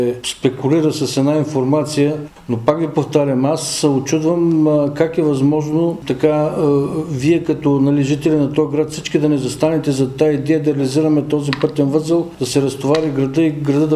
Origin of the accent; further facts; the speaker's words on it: Haskovo, Haskovo Province, Bulgaria; аз искам да ви кажа, че съм човек от Хасково